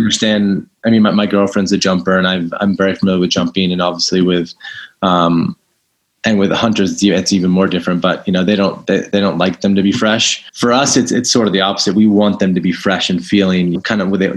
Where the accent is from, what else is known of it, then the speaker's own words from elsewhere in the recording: United States; because I'm American